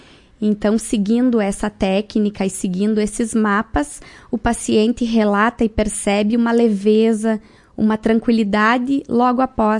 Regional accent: Ijuí, Rio Grande do Sul, Brazil; now in Marau, Brazil; Sim, sou de Ijuí, mas praticamente marauense, né? Estou aqui há aproximadamente 8, 9 anos.

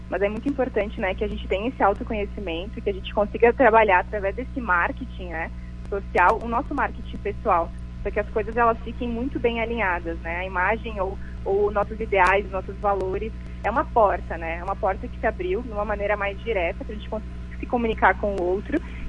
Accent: Flores da Cunha, Rio Grande do Sul, Brazil; now in Caxias do Sul, Brazil; Eu sou natural de Flores da Cunha, né? Eu estou em Caxias faz um ano e meio, mais ou menos.

